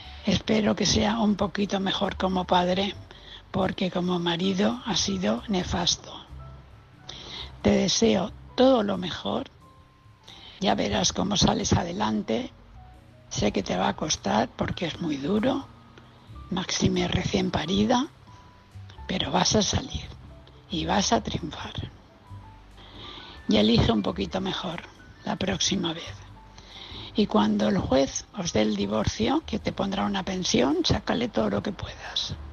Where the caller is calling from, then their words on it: Valencia, Valencian Community, Spain; de Valencia.